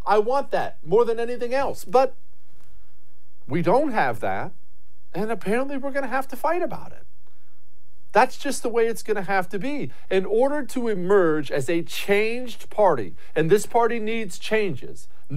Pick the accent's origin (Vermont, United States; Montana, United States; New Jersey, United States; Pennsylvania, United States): Montana, United States; I grew up in Montana. There were only like 800,000 people. It's the fourth biggest state in the country. It's huge, right? There's forests and mountains everywhere.